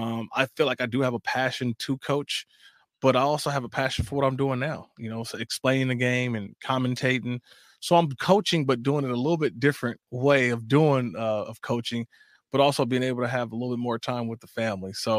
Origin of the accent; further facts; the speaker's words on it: Oakland, California, United States; I'm torn that my hometown city has lost everything, right, in terms of the sporting teams, right? Even the Warriors went from Oakland.